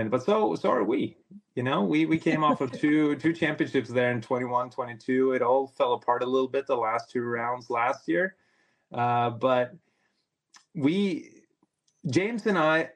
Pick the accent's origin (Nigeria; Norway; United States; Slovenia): Norway; I grew up in Norway, the deep forests of Norway